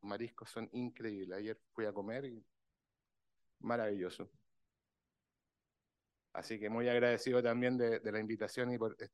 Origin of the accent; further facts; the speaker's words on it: Chile; accent: Chilean; se pueden dar cuenta que yo vengo de Chile por el acento